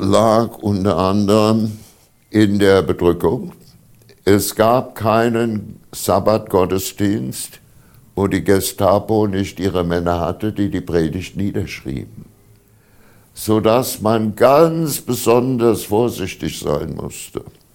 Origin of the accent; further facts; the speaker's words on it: Mainz, Rhineland-Palatinate, Germany; Ich komme aus Mainz.